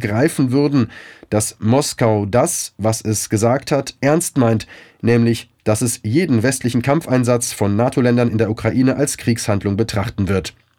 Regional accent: Germany; moved away as an adult; now in Africa; Ich lebe inzwischen in Afrika. Eigentlich könnte ich mir das in Ruhe anschauen, aber Deutschland ist meine Heimat.

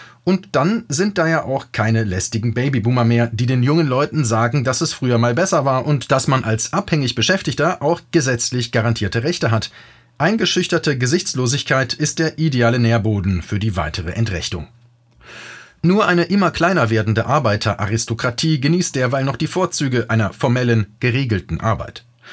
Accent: West Germany, Germany; denn als Westdeutsche waren wir das Schaufenster, auf das unsere Schwestern und Brüder aus dem Ostblock voller Neid schauen sollten

